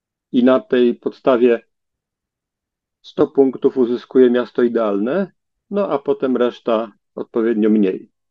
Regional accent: Lublin, Lublin Voivodeship, Poland; Ja jestem z Lublina, więc to najbardziej mnie interesuje.

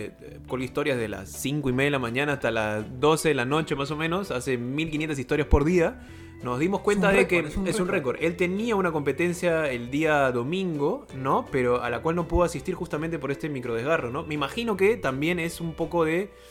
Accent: Peru; a nuestra identidad como peruanos y a lo que tenemos que vivir desde que nacemos en esta tierra.

